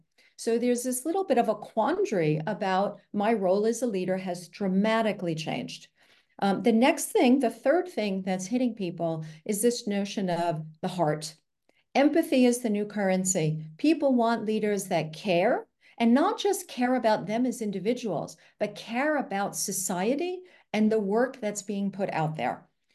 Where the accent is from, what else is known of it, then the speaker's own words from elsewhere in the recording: Hauppauge, New York, United States; moved away as an adult; also born or lived in Manhattan; now in Basel, Switzerland; So I am from Basel. I'm living in Basel, Switzerland. I'm originally from Hauppauge, New York, and lived in Manhattan for many years. But about 10 years ago, I moved over to Switzerland for a job.